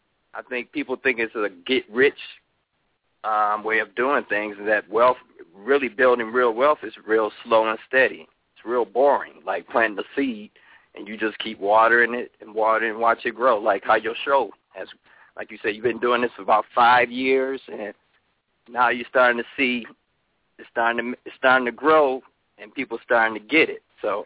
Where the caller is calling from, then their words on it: Detroit, Michigan, United States; I'm calling from Detroit.